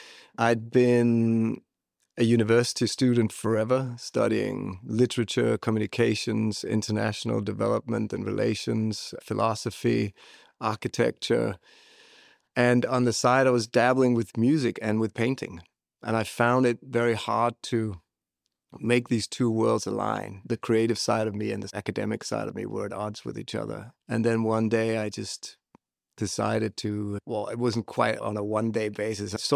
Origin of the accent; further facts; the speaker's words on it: Central Denmark Region, Denmark; I grew up in the countryside in Jutland, just north of Viborg, which is pretty much dead in the middle of the country. This the country's old capital, as we like to call it. I grew up in a commune. Some people might call it a hippie commune.